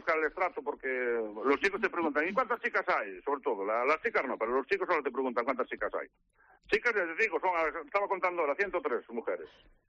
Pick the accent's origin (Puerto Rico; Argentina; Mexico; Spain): Spain; Celanova, Galicia; Porque yo soy de Celanova